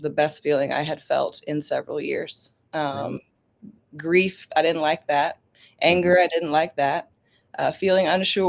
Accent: Aurora, Colorado, United States; I'm an alcoholic. And I grew up in Aurora, Colorado.

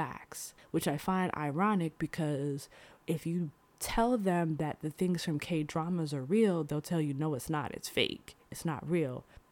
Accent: United States; So for example, me as a black person, when I say I'm from America, I get a surprised look on their faces

